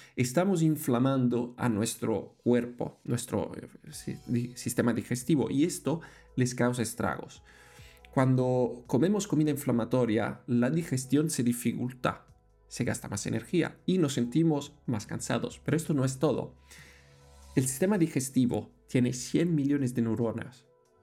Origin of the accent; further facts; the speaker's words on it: Italy; Aquí es un reto para yo que soy italiano porque crecí con mis abuelas